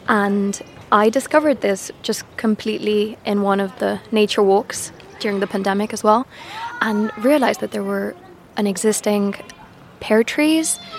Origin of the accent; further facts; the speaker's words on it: Madrid, Community of Madrid, Spain; I grew up in Madrid, but my family come from a small village in Segovia, and they're vegetable farmers.